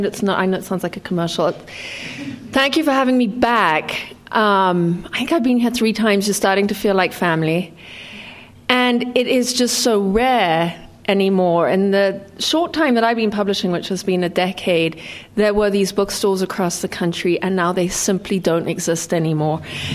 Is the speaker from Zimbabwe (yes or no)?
yes; Zimbabwe; also born or lived in Zambia; now in United States; and that has to do with growing up in Rhodesia and Zambia and Zimbabwe, countries that are not fans of freedom of speech